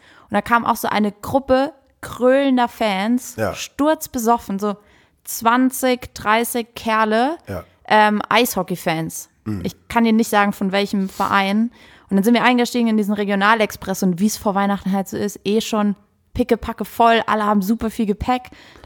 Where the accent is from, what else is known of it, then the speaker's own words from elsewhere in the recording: Saarland, Germany; Ich komme aus dem Saarland